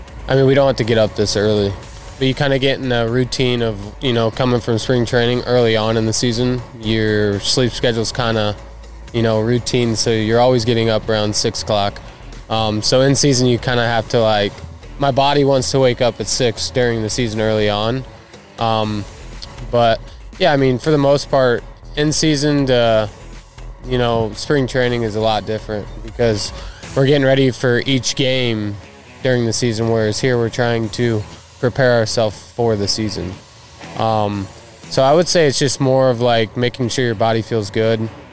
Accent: Indiana, United States; born or raised there

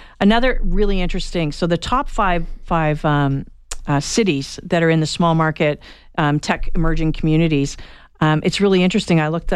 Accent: Waterloo, Ontario, Canada; So I came from Waterloo, Ontario

